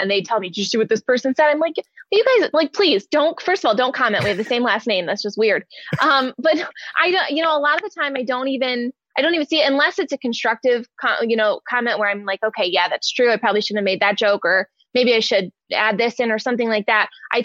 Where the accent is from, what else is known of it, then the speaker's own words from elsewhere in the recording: Detroit, Michigan, United States; I love Lions fans, and I'm from Detroit originally, so I think that maybe gives me a little bit more room to poke fun at them.